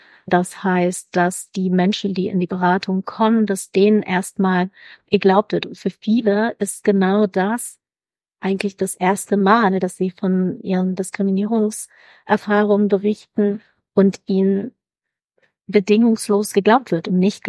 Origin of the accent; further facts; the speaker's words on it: Bremen, Germany; Ich komme aus Bremen und arbeite dort